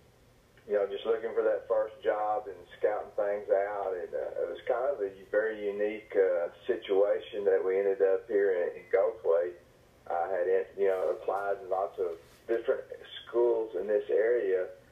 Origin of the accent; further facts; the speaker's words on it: Ballinger, Texas, United States; Well, I grew up in Ballinger, Texas. My father was a painter.